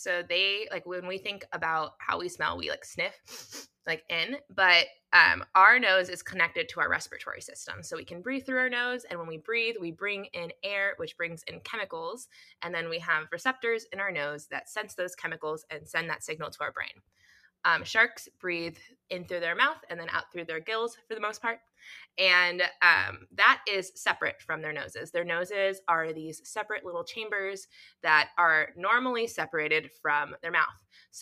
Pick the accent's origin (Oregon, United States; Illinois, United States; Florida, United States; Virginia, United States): Florida, United States; Miami; born there; also born or lived in Galveston, United States; I was born in Miami. I went to school at the University of Miami for my bachelor's.